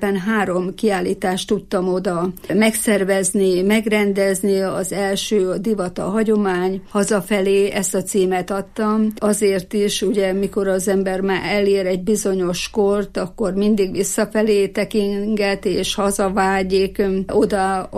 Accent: Fedémes, Heves, Hungary; born there; now in Eger, Hungary; Én Fedémesre születtem, ott láttam meg a napvilágot. Igaz, hogy már sokkal több évei tegerbe érek, mert 55 éve már, hogy EGRI vagyok, de mégis Fedémesének tartom magam.

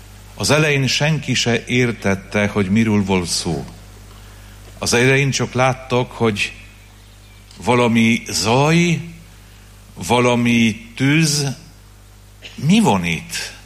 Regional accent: Poland; Hungarian is a second language; Én pedig Lengyelországból jöttem.

